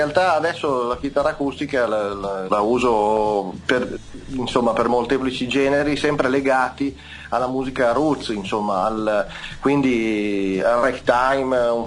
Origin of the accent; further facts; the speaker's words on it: Milan, Lombardy, Italy; vengo da Milano